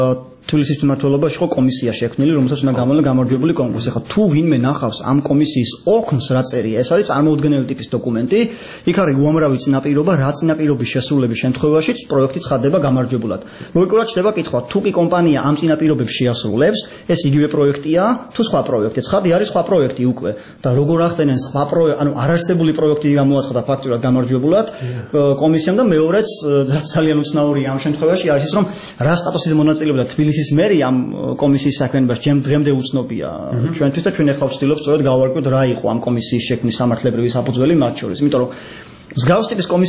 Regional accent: Batumi, Adjara, Georgia; moved away; და რეალურად მე ბათუმში დავიბადე, გავიზარდე, როცა მიწეს პერიოდულად ჩასვლა სამთვეში იქ ოთხეში ერთხელ ხედავ რა სწრაფად იცვლება ქალაქი

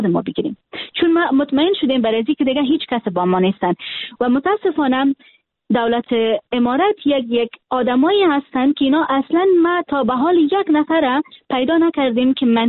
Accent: Afghanistan; born or raised there

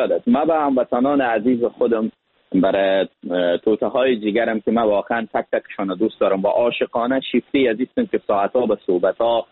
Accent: Afghanistan; از افغانستان نهایت تلاش خودم میکنم که تصویر یا ایمیج یا سافت پاور یا در واقع تظاهر از نمایندگی از وطن خودم به شکل سلامت بکنم.

